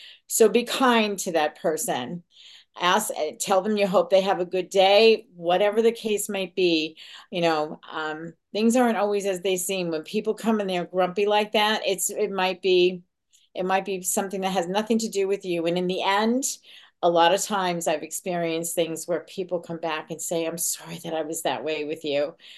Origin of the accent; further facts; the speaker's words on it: Long Island, New York, United States; I grew up on Long Island, and this is the Montauk Lighthouse. This is at the end of at the South Fork of Long Island.